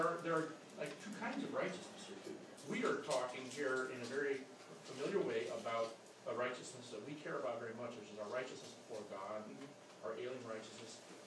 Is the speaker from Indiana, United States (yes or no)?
yes; Indianapolis, Indiana, United States; but now I'm from Indianapolis. Well, we settle a lot easier in Indianapolis for different things.